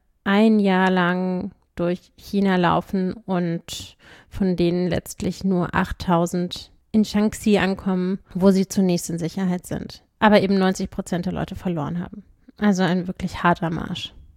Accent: Berlin, Germany; born there; now in Weimar, Germany; gebürtige Berlinerin, sende allerdings inzwischen nicht mehr aus Berlin, sondern aus Weimar.

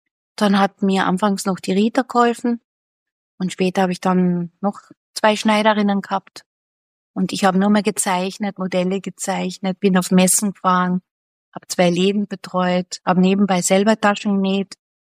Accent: Villach, Carinthia, Austria; in Villach, in meiner Heimatstadt, einen kleinen Shop gemietet

